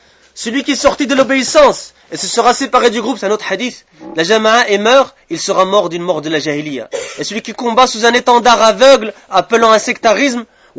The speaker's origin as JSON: {"language": "French", "town": "Brussels", "region": "Brussels-Capital Region", "country": "Belgium", "tie": "born there", "said": "Je suis né à Bruxelles, je suis belge depuis..."}